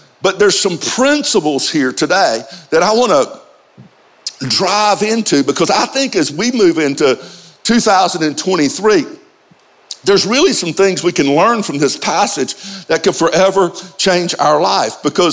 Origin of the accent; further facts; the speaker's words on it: Georgia, United States; I'm from Georgia, okay?